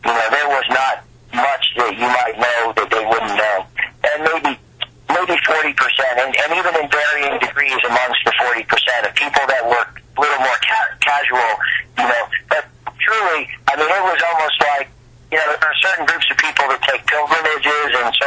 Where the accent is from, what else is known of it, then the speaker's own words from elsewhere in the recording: Massachusetts, United States; I'm there from Massachusetts.